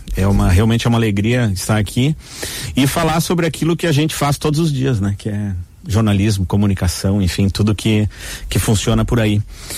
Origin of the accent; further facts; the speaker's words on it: Santa Cruz do Sul, Rio Grande do Sul, Brazil; eu vim de Santa Cruz do Sul, de onde eu sou, para a Famecos para trabalhar em rádio.